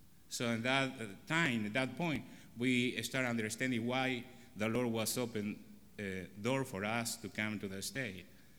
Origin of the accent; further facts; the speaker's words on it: Argentina; English is a second language; moved away; And this church was our first church in 10 years ago when we came from Argentina. But you know what? This church was so big for me. In Argentina, our churches, maybe we have 70 members, 50.